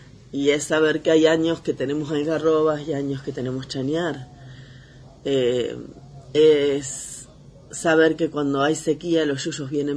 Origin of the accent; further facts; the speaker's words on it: 25 de Mayo, Buenos Aires Province, Argentina; Yo pertenezco, bueno, nací y crecí en 25 de Mayo, que es provincia de Buenos Aires, lo que es el Puel Mapu para el pueblo Ranculche.